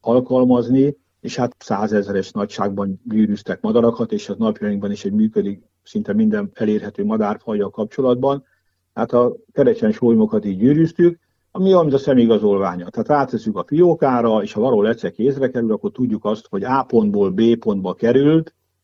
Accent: Budapest, Hungary; én Budapesten a Péterhegy környékén nőttem fel, ott is rengeteg űrge volt

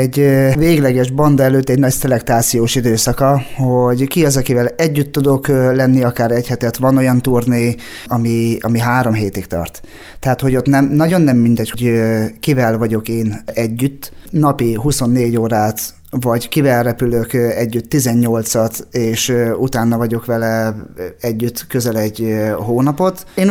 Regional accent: Rakamaz, Szabolcs-Szatmár-Bereg, Hungary; én hamarabb hegedültem Amerikában, mint itt a szülőfalumban, rakamazom

